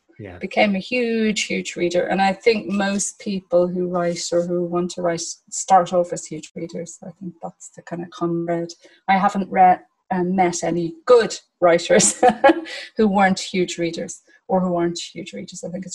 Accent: Dalkey, County Dublin, Ireland; So my mum also grew up in Dalkey. My dad was from the north side. And I went to national school in Dalkey, St. Patrick's National School.

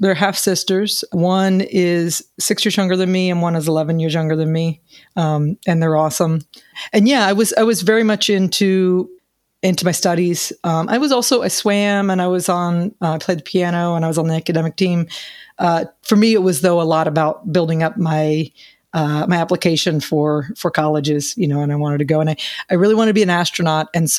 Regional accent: New Smyrna Beach, Florida, United States; Actually, I'm from New Smyrna Beach.

